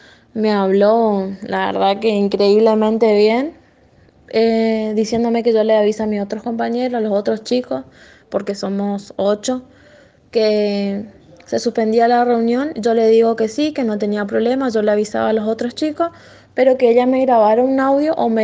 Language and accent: Spanish; Puerto Esperanza, Misiones, Argentina; now in Posadas, Argentina; yo soy de Puerto Esperanza, nací allá, tengo toda mi familia allá.